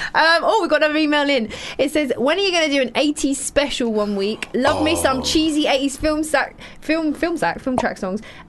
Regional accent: London, United Kingdom; because I'm from South East London, so it's the closest to me.

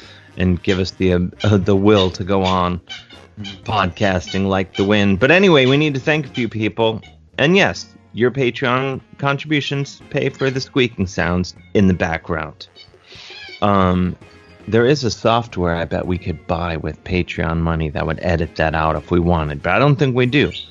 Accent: Cleveland, Ohio, United States; when I was a pretty young thing, growing up in Cleveland, Ohio, there was this street called Mayfield Road

